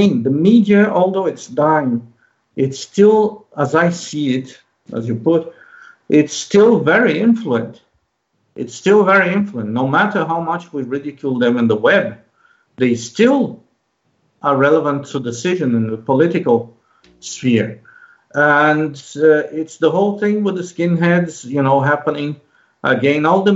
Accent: Brazil; born there; English is a second language; The fact that I was born in Brazil overrules any common sense, any logic, any fact, any point, anything.

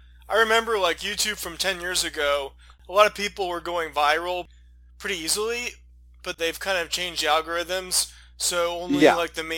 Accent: Brentwood, California, United States; I grew up in that area as well. I lived there from like 99 to about 2013.

